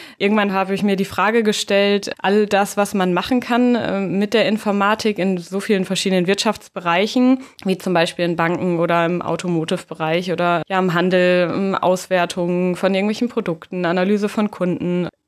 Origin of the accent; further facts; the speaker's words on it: Oldenburg, Lower Saxony, Germany; moved away as an adult; Ich komme eigentlich aus Oldenburg, aus Norddeutschland, bin also dann relativ früh relativ weit weggegangen